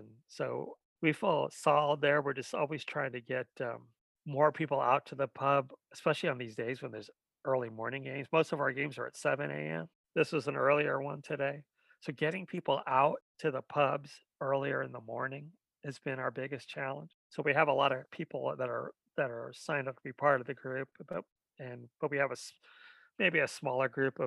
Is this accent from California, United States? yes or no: yes; Oakland, California, United States; Because I wanted to be like my hometown team in the States. I mean, the Oakland Raiders are they're my nemesis and my love.